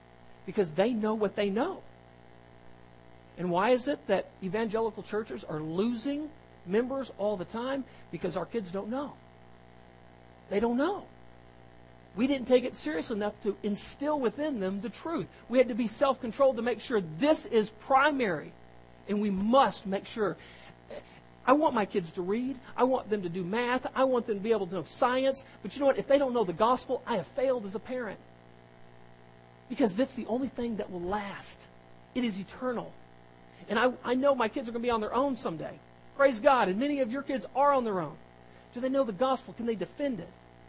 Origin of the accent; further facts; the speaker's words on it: Las Vegas, Nevada, United States; I grew up in Las Vegas, Nevada. Mormon capital of the world outside of Utah.